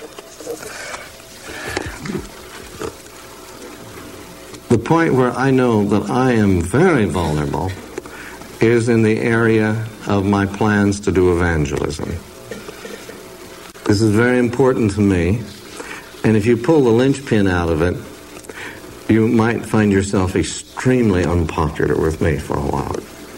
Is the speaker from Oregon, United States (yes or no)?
yes; Oregon, United States; I mean, I'm glad I'm from Oregon. We don't talk that way.